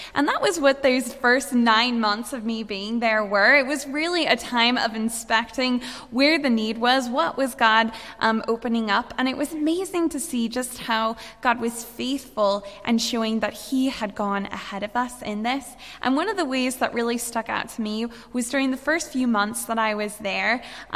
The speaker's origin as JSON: {"language": "English", "region": "Missouri", "country": "United States", "said": "But as he said … I'm originally from the United States, from the state of Missouri."}